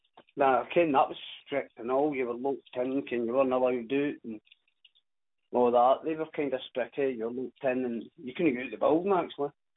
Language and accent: English; Glasgow, Scotland, United Kingdom; Again, I was growing up, so I'm from Glasgow, if you know what I mean.